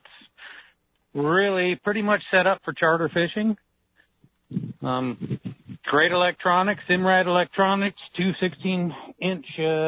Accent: California, United States; I'm from Southern California, grew up fishing the party boats and long-range boats.

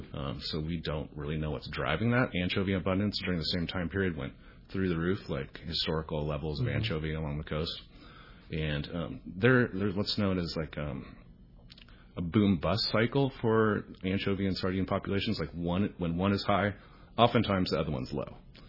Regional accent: San Diego, California, United States; Yeah, I was born and raised in San Diego.

